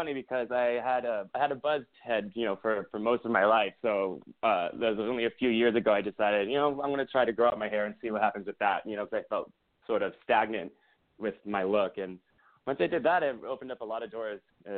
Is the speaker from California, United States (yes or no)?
yes; Simi Valley, California, United States; I was born and raised in Simi Valley, which is a city that's outside of Los Angeles, but you know, like 35 or 40 minutes or so outside of Los Angeles.